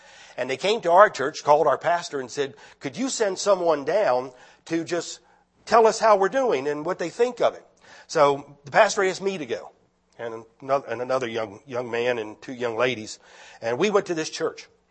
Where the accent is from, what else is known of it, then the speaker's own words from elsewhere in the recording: District Heights, Maryland, United States; but when I was growing up in District Heights, Maryland, we had a song we used to sing